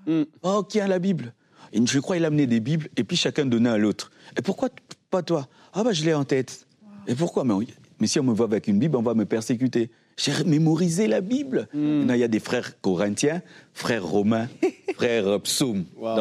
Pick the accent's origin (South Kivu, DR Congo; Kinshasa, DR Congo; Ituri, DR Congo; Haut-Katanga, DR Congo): Kinshasa, DR Congo; j'ai grandi à Lemba